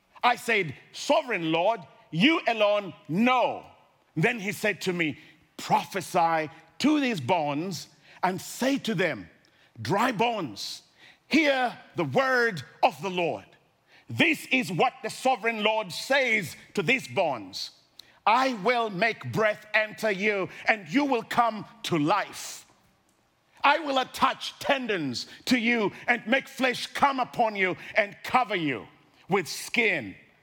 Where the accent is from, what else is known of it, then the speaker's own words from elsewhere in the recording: Minneapolis, Minnesota, United States; And I said, I come from Minneapolis.